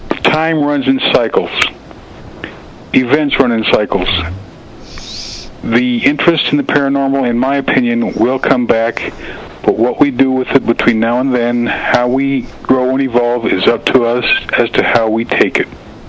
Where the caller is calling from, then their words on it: Wyoming, United States; from Wyoming.